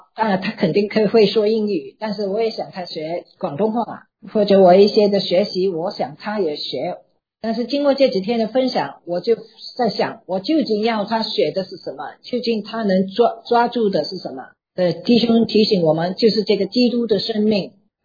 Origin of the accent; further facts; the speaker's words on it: Germany; moved away as an adult; now in United States; 我并不是在基督徒家庭里长大的，我在德国长大，我读完大学，我在慕尼赫的医院那里做训练